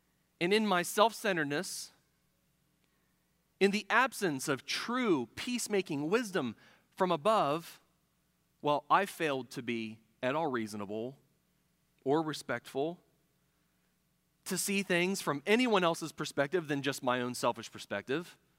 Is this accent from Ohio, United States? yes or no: yes; Ohio, United States; When I was a teenager, I grew up in Central Ohio